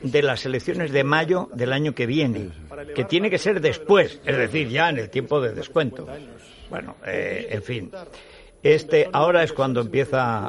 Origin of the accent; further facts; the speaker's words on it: Aragon, Spain; el gobierno socialista de Aragón ni siquiera ha contestado a la petición de la alcaldesa de mi pueblo de declarar zona catastrófica